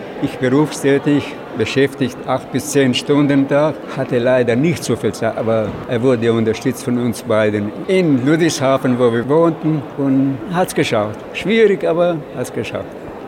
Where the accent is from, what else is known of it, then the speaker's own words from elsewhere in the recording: Sântana, Arad County, Romania; wir wollen noch meine Heimatstadt, also unsere Heimatstadt besuchen. St. Anne ist ja Stadt, nicht? Und das Elternhaus möchte ich mal besuchen, unser Haus, das Elternhaus.